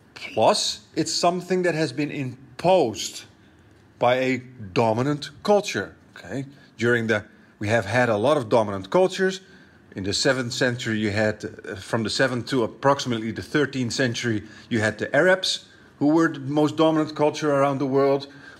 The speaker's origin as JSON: {"language": "English", "country": "Malaysia", "said": "as a Malaysian society, I think one of the important aspects to always consider is where do certain kind of gestures come from"}